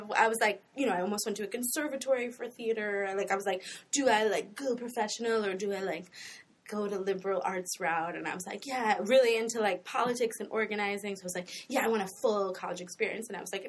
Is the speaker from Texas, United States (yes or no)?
no; New York City, New York, United States; We both like did dance and theater as kids growing up in New York City. We grew up in the East Village, so like the theater was on the streets or everywhere.